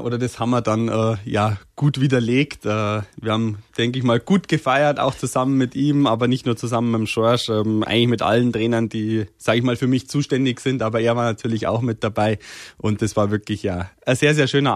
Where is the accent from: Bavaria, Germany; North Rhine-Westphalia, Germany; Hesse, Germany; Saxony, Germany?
Bavaria, Germany; Berchtesgaden; accent: Bavarian; also born or lived in Sonneberg; Ich war 2 Jahre, wo wir nach Berchtesgaden gezogen sind. Ich bin eigentlich quasi hier aufgewachsen, in Bayern aufgewachsen. Ich kenne auch nichts anderes.